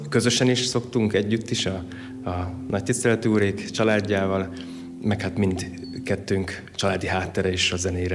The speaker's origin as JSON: {"language": "Hungarian", "town": "Miskolc", "region": "Borsod-Abaúj-Zemplén", "country": "Hungary", "tie": "born or raised there", "said": "Igen, én Miskolcon nőttem fel, de Debrecenben mentem a teológiára"}